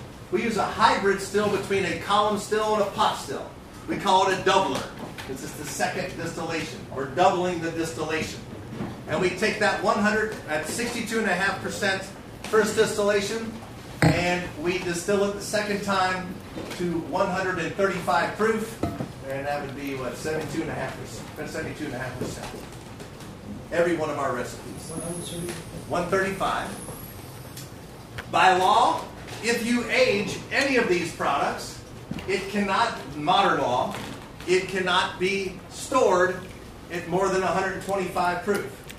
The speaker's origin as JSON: {"language": "English", "town": "Louisville", "region": "Kentucky", "country": "United States", "tie": "born or raised there", "said": "made right there in Kentucky, in my hometown in Louisville, called Vendome."}